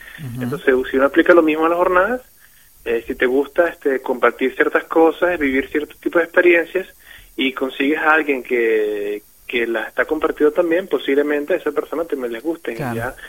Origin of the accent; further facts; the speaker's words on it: Venezuela; Soy venezolano.